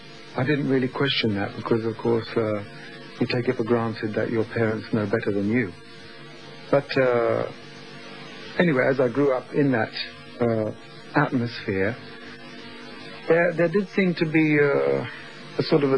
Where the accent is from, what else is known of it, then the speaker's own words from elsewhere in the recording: London, United Kingdom; I was brought up in the West End of London, so I think that had something to do with me going into show business.